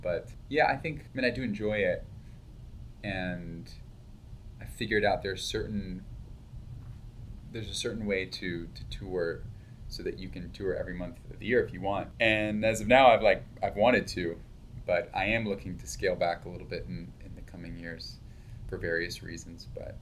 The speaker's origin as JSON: {"language": "English", "country": "United States", "said": "I don't think it's necessarily because I'm an American."}